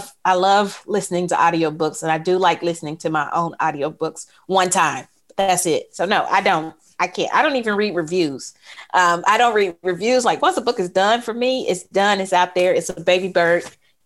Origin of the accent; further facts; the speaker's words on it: Mississippi, United States; I'm from Mississippi. Mississippi has a rich literary history.